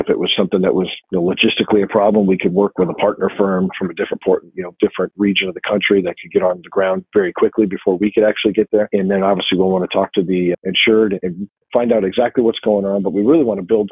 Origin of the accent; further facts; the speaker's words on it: Michigan, United States; born there; So first off, I was born in Michigan and I've been a big Go Blue fan my whole life.